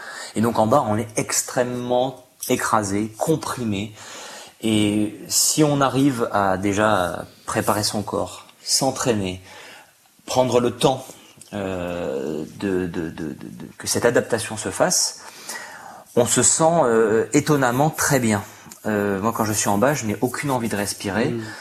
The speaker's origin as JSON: {"language": "French", "town": "Nice", "region": "Provence-Alpes-Côte d'Azur", "country": "France", "tie": "born or raised there", "said": "Et puis comme j'ai grandi à Nice, avec la mer Méditerranée en face"}